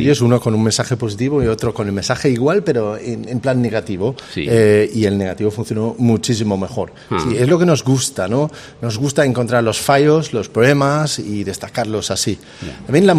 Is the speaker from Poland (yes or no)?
no; Denmark; Spanish is a second language; no soy exactamente de Cáceres, soy de Dinamarca.